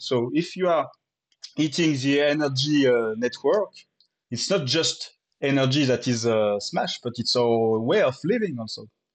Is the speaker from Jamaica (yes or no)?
no; France; accent: French; English is a second language; And also, sorry for my French accent during 1 hour.